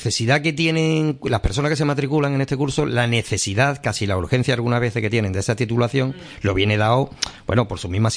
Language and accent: Spanish; Lebrija, Andalusia, Spain; lo digo yo por mí que soy de Lebrija